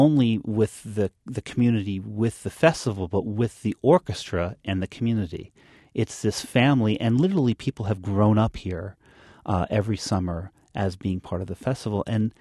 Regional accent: Reno, Nevada, United States; I grew up in Reno, Nevada, and it's about 4 hours from San Francisco.

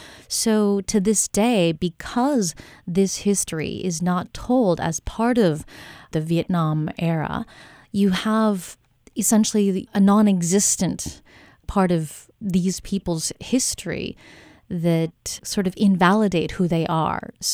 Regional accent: Wausau, Wisconsin, United States; can I claim this space as, you know, yeah, I'm proudly from Wausau.

